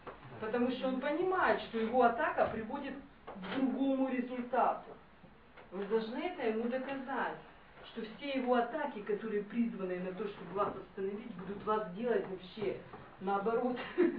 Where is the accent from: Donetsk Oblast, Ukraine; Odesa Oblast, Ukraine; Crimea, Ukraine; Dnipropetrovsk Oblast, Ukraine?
Dnipropetrovsk Oblast, Ukraine; Dnipro; Я простая … из Днепропетровска.